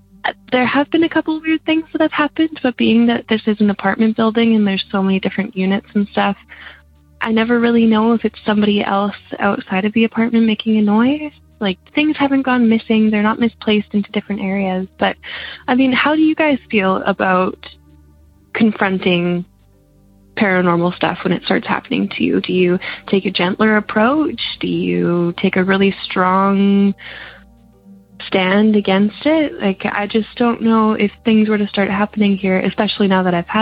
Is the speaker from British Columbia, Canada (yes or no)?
yes; Vancouver, British Columbia, Canada; I'm from Vancouver, Canada. I actually just moved here